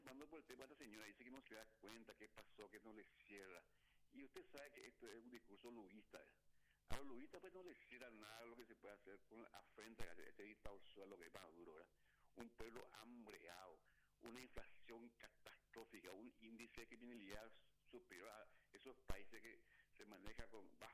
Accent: Paraguay; tenemos que dar nuestra voz como paraguayos.

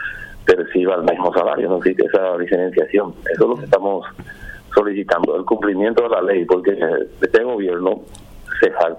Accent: Itapúa, Paraguay; Uno de los hospitales de Itapúa, por ejemplo, yo soy de Itapúa

